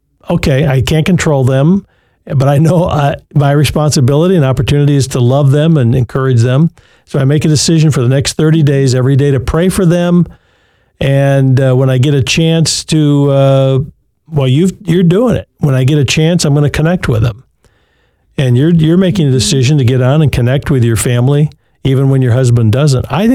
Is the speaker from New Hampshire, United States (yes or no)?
no; Muskegon, Michigan, United States; born there; And I was born over on Lake Michigan. Well, actually in Muskegon, not on the lake, but I was born over there.